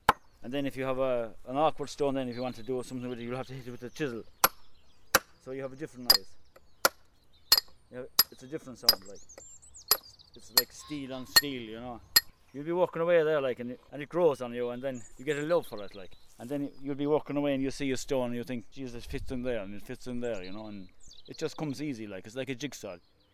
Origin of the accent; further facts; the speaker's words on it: Ballinlochy, Ireland; from Ballinlochy originally. It's a right mountainy place anyway.